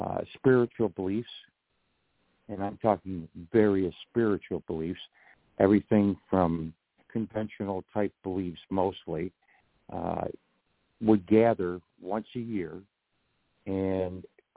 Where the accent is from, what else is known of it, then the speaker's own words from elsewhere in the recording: England, United Kingdom; born there; I was born in England, and I'm 48% British and 47% Irish and 3% Iberian